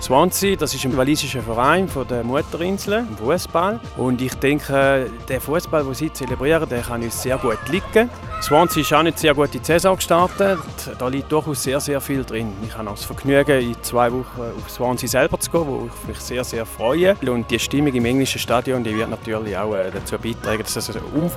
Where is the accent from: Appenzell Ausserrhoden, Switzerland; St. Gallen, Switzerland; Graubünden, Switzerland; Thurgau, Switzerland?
Thurgau, Switzerland; Zihlschlacht; Aufgewachsen bin ich in Zielschlacht, das ist ein kleines Dörfli.